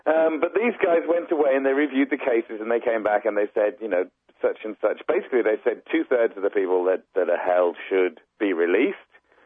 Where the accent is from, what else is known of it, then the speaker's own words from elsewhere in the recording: United Kingdom; my home country, the UK.